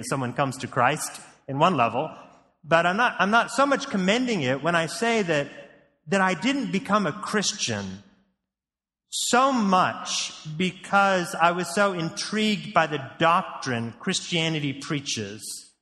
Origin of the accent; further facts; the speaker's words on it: Hillsboro, Oregon, United States; I grew up in Hillsboro, but it's another story why I started going to a church in Beaverton.